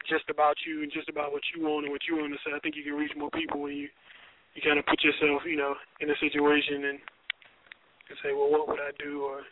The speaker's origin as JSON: {"language": "English", "region": "North Carolina", "country": "United States", "said": "I am from North Carolina, Wake County area. I will not say my hometown because they're whack."}